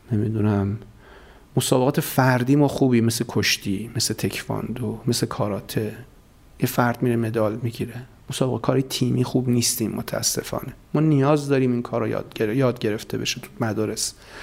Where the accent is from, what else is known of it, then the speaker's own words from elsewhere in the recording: Iran; ما همه ایرانی هستیم، همه تقریباً عمدمون مسلمان هستیم، عمدمون شیعه هستیم